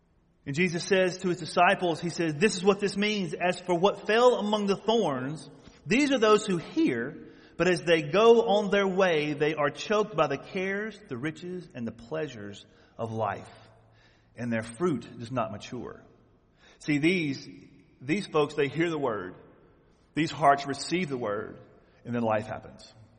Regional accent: the South, United States; I grew up in the South where agriculture was big.

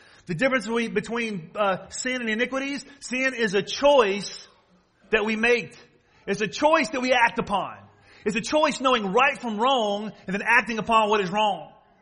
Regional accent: Southern United States, United States; I know all about racism. I grew up in the South. I watched it happen.

